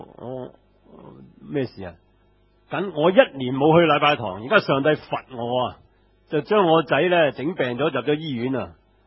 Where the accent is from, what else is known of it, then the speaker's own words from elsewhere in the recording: Hong Kong; 这个神学是今天我们香港人很通行的一个神学观念